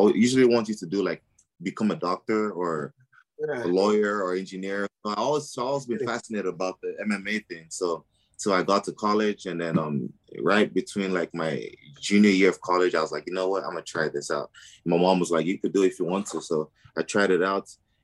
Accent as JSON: {"language": "English", "country": "Nigeria", "tie": "born or raised there", "lives_now": "Dallas, United States", "said": "Oh no! I grew up in Nigeria."}